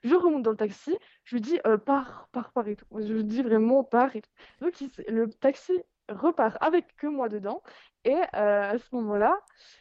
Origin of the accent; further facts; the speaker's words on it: France; Et moi, en tant que Française, je peux pas aller dans la partie